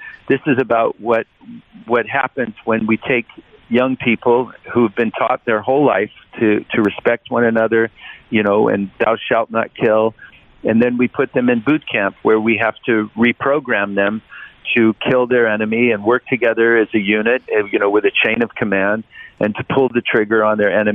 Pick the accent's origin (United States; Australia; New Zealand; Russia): United States; I grew up on the west side of the Mississippi, and the education system is quite different